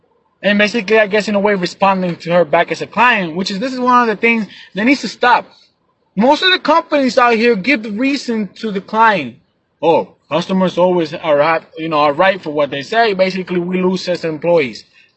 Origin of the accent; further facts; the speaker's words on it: Puerto Rico; also born or lived in Long Island, United States / Florida, United States; I was born in New York, Long Island, raised out here in Puerto Rico, half of my life probably in Florida. Now I'm back